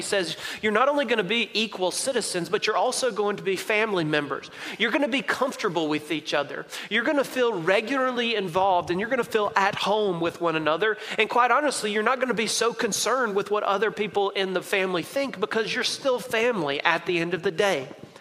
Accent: Mississippi, United States; Y'all, I'm from Mississippi, right? Like where I come from, they teach us how to brush our tooth, you know, in school.

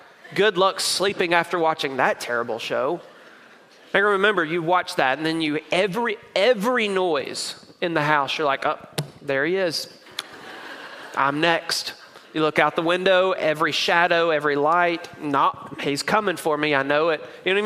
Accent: Mississippi, United States; He's from my home state of Mississippi.

